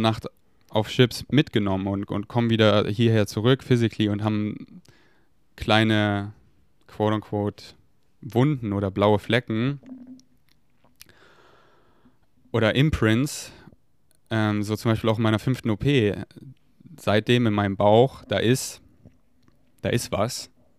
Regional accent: Munich, Bavaria, Germany; ich bin hier aufgewachsen, ich komme aus München, so ist alles sehr crowning. Ich bin auch hier auf die Montessori-Schule gegangen.

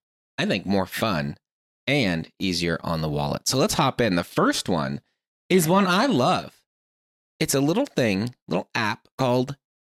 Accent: Pennsylvania, United States; When I grew up in Pennsylvania, we didn't do a lot of road trips, but if we did, we can't really go that much farther east.

